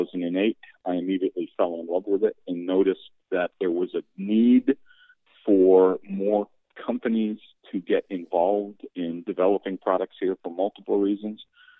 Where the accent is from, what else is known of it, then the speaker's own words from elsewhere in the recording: Connecticut, United States; moved away as an adult; I'm from Connecticut, but I was recruited to come to Clemson to play soccer. And so I came to South Carolina